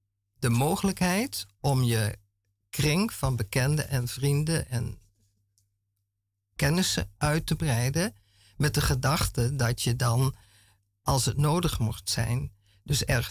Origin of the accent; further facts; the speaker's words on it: Venlo, Limburg, Netherlands; moved away as an adult; also born or lived in Italy; now in Amsterdam, Netherlands; Ik ben oorspronkelijk kom ik uit Venlo. Daar ben ik geboren en ook wel getogen. En via Eindhoven ben ik toen in Italië terechtgekomen, waar ik 7 jaar gewoond en gewerkt heb.